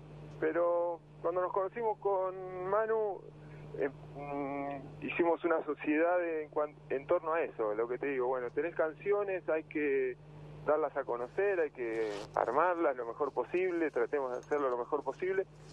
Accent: Junín, Buenos Aires Province, Argentina; born there; yo soy nacido en Junín, provincia de Buenos Aires, igual que Manuel, y bueno, Minervino, Eduardo, el pianista también, y Guillermo, el guitarrista también. Somos cuatro juninenses. Mirá, que confluimos y llegamos a La Plata a estudiar.

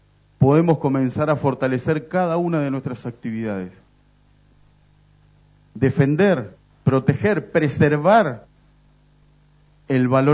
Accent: Argentina; Como argentinos de bien, queremos que al gobierno nacional le vaya bien

